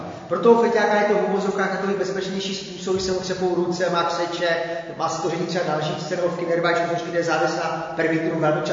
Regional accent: Havířov, Moravian-Silesian Region, Czechia; Já pocházím z Havířova, což nevím, jestli vidíte, ale Havířov je nejmladší město republiky.

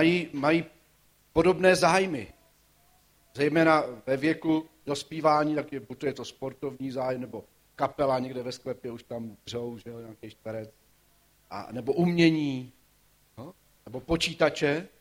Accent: Zlín, Zlín Region, Czechia; Já jsem ze Zlína, asi jste se už v Čechách trochu odrodilej, ale ve Zlíně jsme měli obvodního lékaře a když jsem ještě já byl malej

